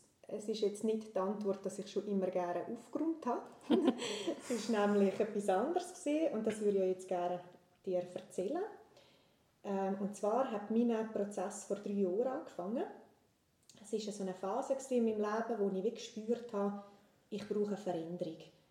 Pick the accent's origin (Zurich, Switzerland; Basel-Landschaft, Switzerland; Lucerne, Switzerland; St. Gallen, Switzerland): St. Gallen, Switzerland; Mels; now in Untervaz, Switzerland; Ich bin 31-jährig, ich bin im Sarganserland aufgewachsen, in Melz und wohne mittlerweile in Unterfatz, Kanton Graubünden.